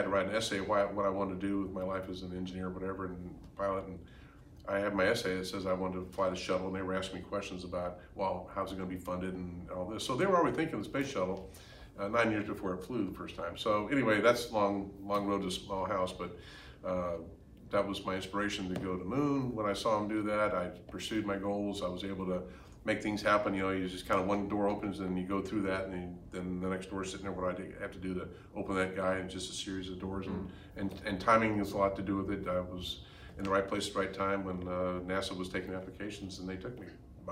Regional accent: St. Louis, Missouri, United States; Yeah, I grew up in St. Louis, where McDonnell Douglas, of course, their main factory was.

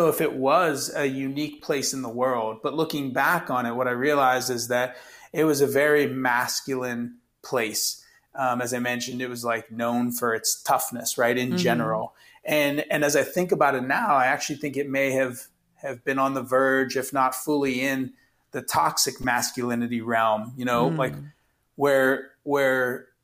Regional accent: Youngstown, Ohio, United States; Yes, I grew up in a town called Youngstown, Ohio. Nowadays, it could be considered a suburb of Cleveland.

